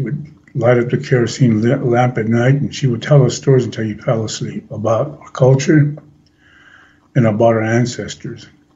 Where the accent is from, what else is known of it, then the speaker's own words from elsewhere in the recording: South Dakota, United States; Well, actually, started out living on a reservation. I was born in the Pine Ridge Indian Reservation.